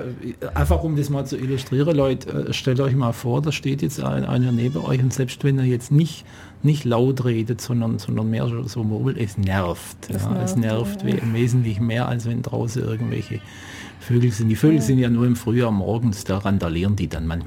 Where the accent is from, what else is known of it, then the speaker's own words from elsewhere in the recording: Ulm, Baden-Württemberg, Germany; Also ich war ja früher hier in Ulm im Gymnasium und so weiter, also ich bin zwar kein gebürtiger Ulmer, aber doch so lang.